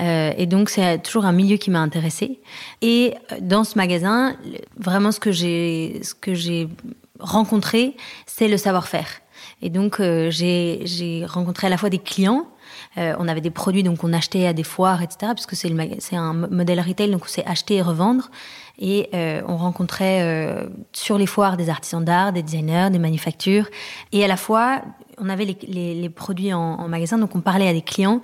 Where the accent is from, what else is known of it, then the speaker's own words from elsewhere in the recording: France; on est arrivé à Paris avec Alfred en 2020, on est rentré à Paris puisqu'on est français, mais on a habité longtemps à l'étranger.